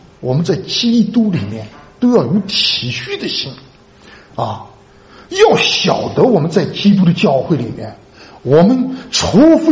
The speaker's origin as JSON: {"language": "Chinese", "country": "China", "said": "我们中国人说什么呢？你浑身是铁，能够做几根钉？"}